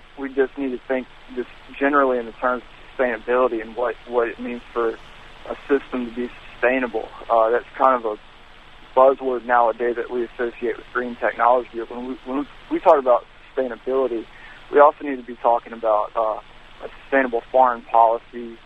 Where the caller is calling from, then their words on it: Nashville, Tennessee, United States; Hey, I'm calling from South, obviously.